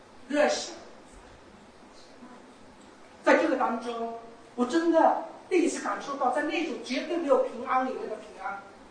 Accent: China; 因为我想想我们中国也是有文化的

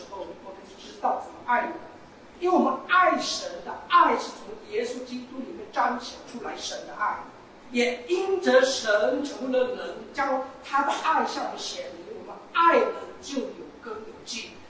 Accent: China; 因为我想想我们中国也是有文化的

